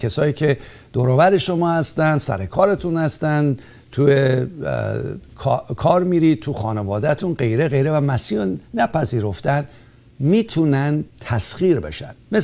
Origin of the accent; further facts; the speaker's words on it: Iran; now in United States; هر موقع هم که بنده از ایران با پرواز کردم اومدم آمریکا،